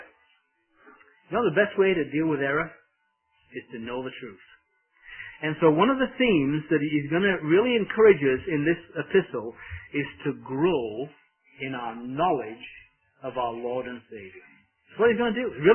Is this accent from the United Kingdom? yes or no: yes; England, United Kingdom; also born or lived in Ireland; Growing up in England, my wife is Irish, and when we lived in Ireland